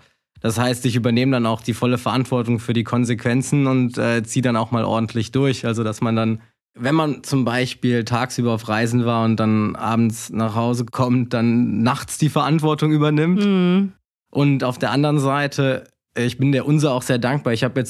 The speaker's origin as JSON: {"language": "German", "town": "Düren", "region": "North Rhine-Westphalia", "country": "Germany", "tie": "born or raised there", "also_born_or_lived": "Berlin", "moved": "yes", "lives_now": "Heidelberg, Germany", "said": "Genau, ich bin in Düren aufgewachsen, aber Düren kenne ich gar nicht mehr so gut. Also das ist über 17 Jahre her, dass ich da gewohnt habe. Mhm. Die meiste Zeit seitdem habe ich in Berlin verbracht und bin dieses Jahr von Berlin nach Heidelberg gezogen."}